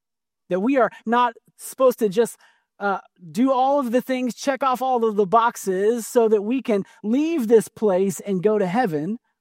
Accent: Midwest, United States; but our chili, the one that my wife made, has beans because we're from the Midwest and chili has beans in the Midwest.

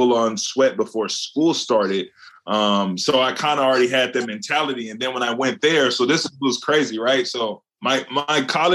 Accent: California, United States; I mean, guys I grew up with since I'm from California.

